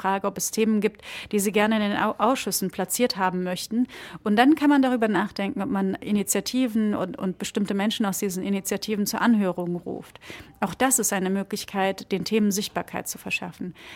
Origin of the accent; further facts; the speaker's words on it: Hesse, Germany; ich komme ja aus Hessen, da gibt es das nicht.